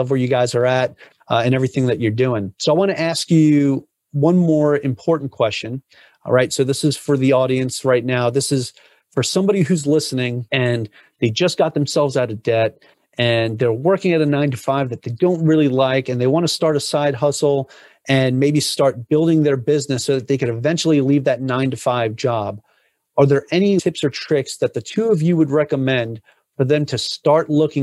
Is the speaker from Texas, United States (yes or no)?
no; Long Island, New York, United States; I grew up on Long Island, New York. So I know what it's like to have that snow day and wake up and look outside